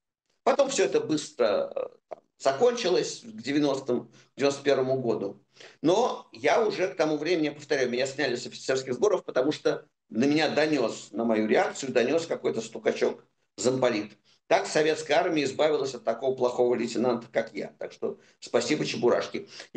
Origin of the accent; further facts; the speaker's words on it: Russia; И когда он узнал, что я из России, он произнес два слова – матрешка и чебурашка.